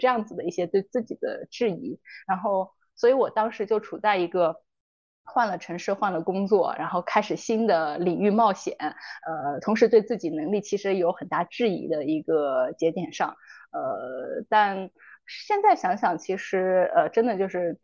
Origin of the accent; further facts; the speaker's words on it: Shanghai, China; 因为它远离我的家乡，而我是一个上海人，很少有上海人跑到天津去做一个工作